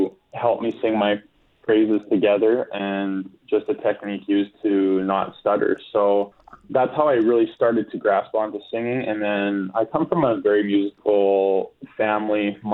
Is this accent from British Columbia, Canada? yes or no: yes; Vernon, British Columbia, Canada; also born or lived in Saskatchewan; Yeah, so I grew up in Okanagan Valley in Vernon.